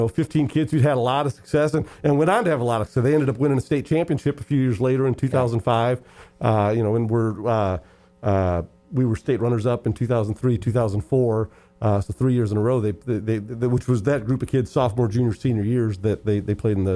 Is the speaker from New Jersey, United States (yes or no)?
no; Crown Point, Indiana, United States; I grew up in Northwest Indiana, went to Crown Point and, you know, played baseball, badly up in Northwest Indiana as a kid and as a high school student.